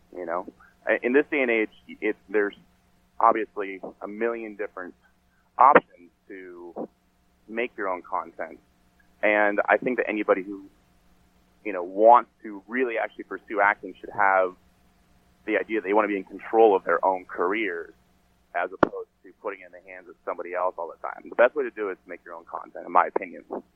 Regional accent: Los Angeles, California, United States; You know, for me, like I said, I grew up in Los Angeles

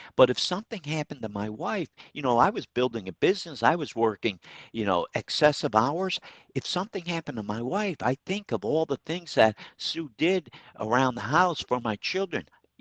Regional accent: Troy, New York, United States; We have Paul in Troy, my hometown.

